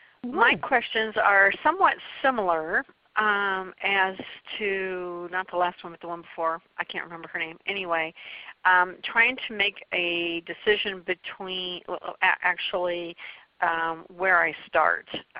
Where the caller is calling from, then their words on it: Des Moines, Iowa, United States; Des Moines, Iowa.